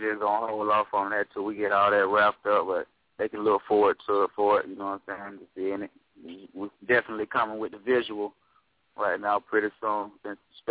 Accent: Opelika, Alabama, United States; Yeah, we're from Opelika. Straight up Opelika. It's the Opelika area.

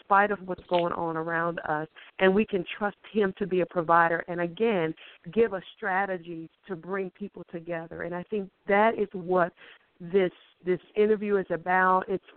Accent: Harrisburg, Pennsylvania, United States; I'm from Harrisburg. I'm living in Harrisburg, Pennsylvania, and I see the same need in the community

